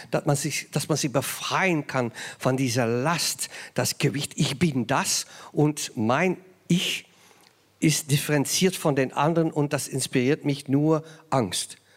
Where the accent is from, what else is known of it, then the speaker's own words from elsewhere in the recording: Flanders, Belgium; accent: Flemish; first language Flemish dialect; German is a second language; meine Existenz ist, dass meine Muttersprache ist ein flämisches Dialekt